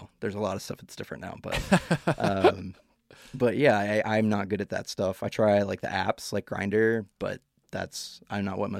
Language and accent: English; Baptist Valley, Virginia, United States; born there; So I was born in Baptist Valley, Virginia.